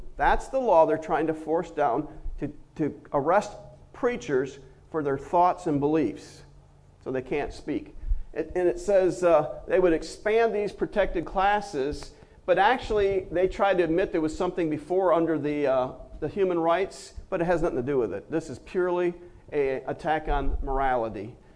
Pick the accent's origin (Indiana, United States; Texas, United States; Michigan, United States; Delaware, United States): Michigan, United States; Muskegon; in my hometown, Muskegon, Michigan, there was a situation that this happened. And I don't know what high school it is, but I was born and raised in that town